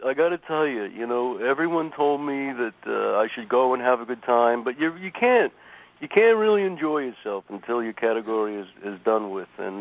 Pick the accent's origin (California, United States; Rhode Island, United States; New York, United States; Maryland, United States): California, United States; San Francisco; Well, I grew up in the San Francisco area, so the Giants are my team.